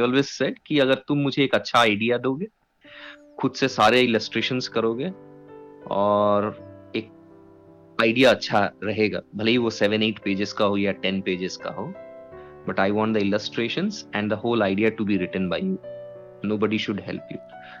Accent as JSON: {"language": "Hindi", "region": "West Bengal", "country": "India", "moved": "as an adult", "lives_now": "Australia", "said": "मैं खुद बंगाली हूं एंड मैं वेस्ट बंगाल को बिलोंग करता हूं इंडिया में। एंड मेरी वाइफ जो है वो बिहार की है and she is Hindi speaking. So and घर में तो हिंदी मैक्सिमम होता है हमारा।"}